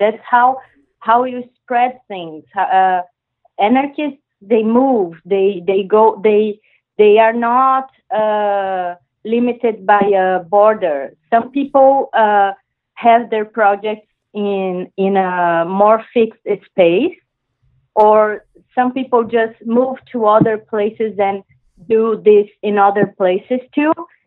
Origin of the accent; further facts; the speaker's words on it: Brazil; English is a second language; as an example, I'm from Brazil.